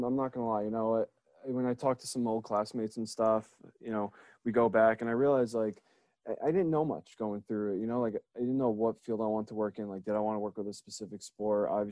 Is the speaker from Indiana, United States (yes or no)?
no; New Jersey, United States; So I'm from New Jersey originally. People in my office kind of give me a hard time for maybe not admitting that all the time, but I think I like to be Jersey proud. You know, I'm a Jersey boy at heart. So grew up in Jersey